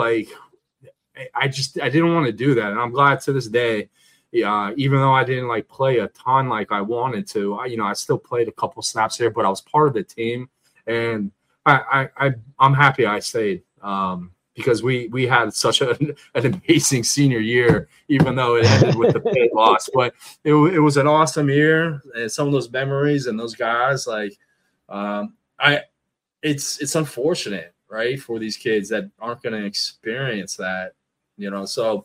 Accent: Youngstown, Ohio, United States; play ball for Youngstown, my hometown.

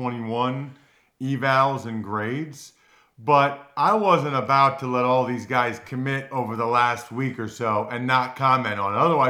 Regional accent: Reading, Pennsylvania, United States; He is from my hometown of Reading, Pennsylvania.

